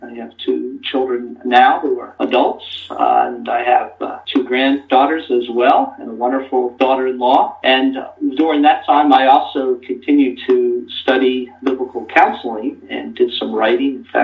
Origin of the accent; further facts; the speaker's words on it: New Jersey, United States; Yes, I grew up in New Jersey along the coast in the New Jersey Shore.